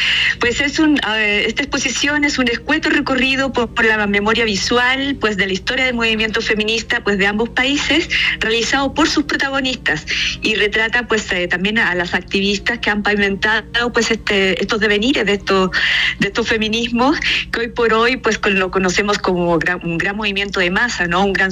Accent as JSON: {"language": "Spanish", "country": "Chile", "moved": "yes", "lives_now": "Mexico", "said": "Aparte, pues yo soy chilena, pero ya vivo acá en México hace muchísimos años"}